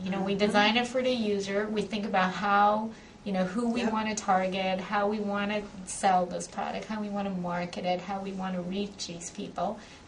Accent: California, United States; My family's there. I grew up in the Bay Area. I went to school in the Bay Area.

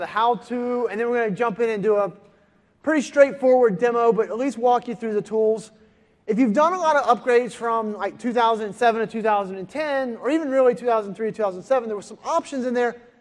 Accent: Cincinnati, Ohio, United States; I am from Cincinnati, Ohio.

